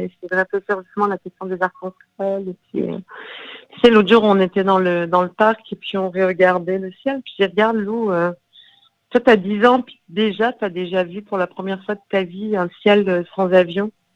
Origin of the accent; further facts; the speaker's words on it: North Macedonia; En fait, à la base, je suis yougoslave. Mmh. Et puis, par ricochet, puis effet domino, je suis macédonienne. Et aujourd'hui, je suis macédonienne du Nord.